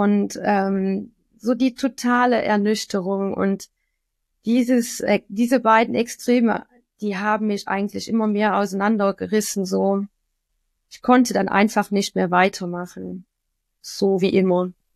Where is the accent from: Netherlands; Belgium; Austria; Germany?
Belgium; Wallonia; Wir sind nämlich aus Belgien und in Belgien ist die Hauptsprache Französisch, also in unserem Gebiet. Und deswegen haben wir eine ganz andere Betonung